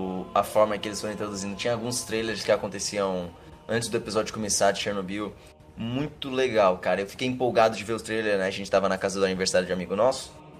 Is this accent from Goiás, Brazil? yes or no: yes; Goiânia, Goiás, Brazil; Inclusive eu sou de Goiânia.